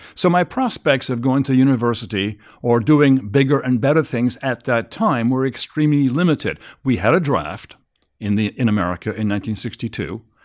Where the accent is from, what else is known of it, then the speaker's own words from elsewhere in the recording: France; English is a second language; now in United States; I grew up in France. My mother was British, my father American, yet all my friends were French. My schooling was in French. I resisted speaking and reading in English. As a consequence, when I came to the States in 1961, my English language skills were very poor